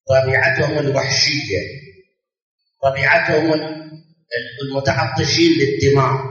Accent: Baghdad, Baghdad Governorate, Iraq; ما صار انفجار عندنا في بغداد بالمحمودية بالإسكندرية بالمسيب هاي الأماكن

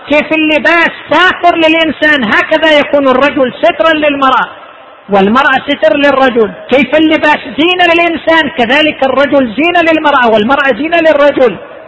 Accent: Qatif, Eastern Province, Saudi Arabia; أنه عندنا في القطيف محل لبيع الشاورما في السوق

